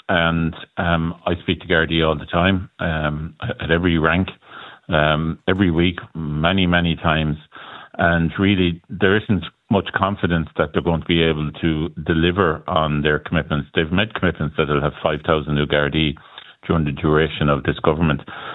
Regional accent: Mid-West, Ireland; I live near Limerick. I'm from the Midwest.

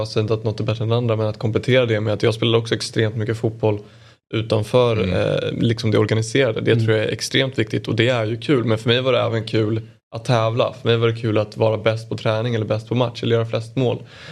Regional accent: Åkersberga, Stockholm County, Sweden; jag är från Åkersberga

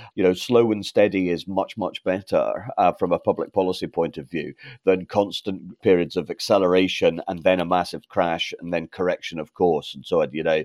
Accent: Scotland, United Kingdom; so I happened to be Scottish because that's where I was born and brought up.

